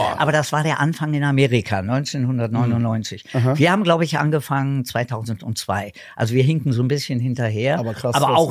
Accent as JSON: {"language": "German", "region": "Berlin", "country": "Germany", "tie": "born or raised there", "also_born_or_lived": "Madrid, Spain"}